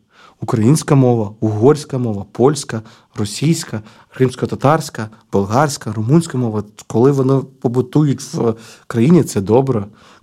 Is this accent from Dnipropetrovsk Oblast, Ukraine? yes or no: yes; Dnipro, Dnipropetrovsk Oblast, Ukraine; moved away as an adult; Це мій регіон, я народився в Дніпрі, прожив тут до якихось там 32 років